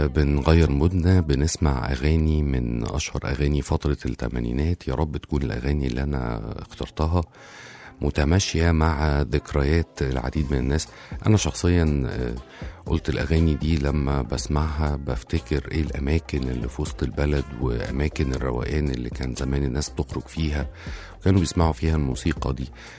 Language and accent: Arabic; Egypt; وكنا إحنا كمصريين